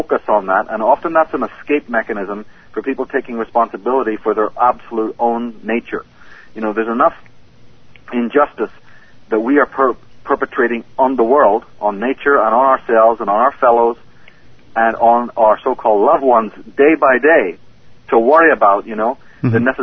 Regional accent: Ireland; Look at me, yeah. I come from Ireland.

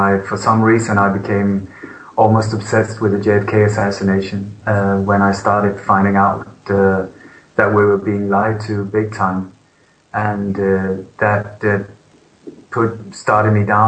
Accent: Sweden; also born or lived in Denmark; now in Spain; I was actually born in Denmark, but I grew up in Sweden. And since the year 2000, I live in Spain

